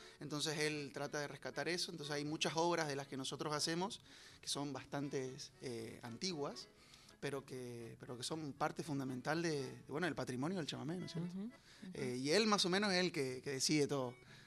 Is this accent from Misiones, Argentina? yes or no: yes; Posadas, Misiones, Argentina; also born or lived in Buenos Aires; Yo vivo en Posadas, nací en Posadas y me malcrié un poquito en Buenos Aires, pero también en Posadas.